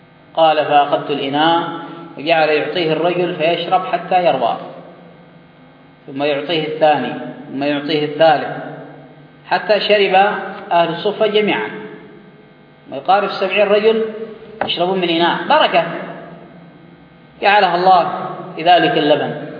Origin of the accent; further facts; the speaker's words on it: Yemen; accent: Yemeni; يعني كما يقال في لهجتنا اليمنية